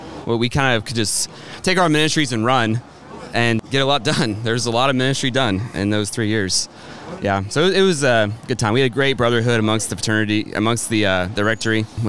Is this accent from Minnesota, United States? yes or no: no; Wichita, Kansas, United States; Before K-State. So I'm from Wichita. I went to school at Kansas State, seminary at Mount St. Mary's, and then...